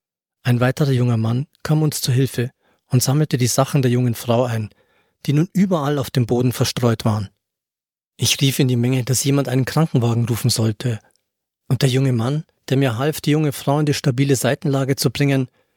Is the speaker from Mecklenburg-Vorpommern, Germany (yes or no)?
no; Starnberg, Bavaria, Germany; Ich hatte eine ähnliche Situation vor 30 Jahren in meinem Heimatort in Starnberg erlebt.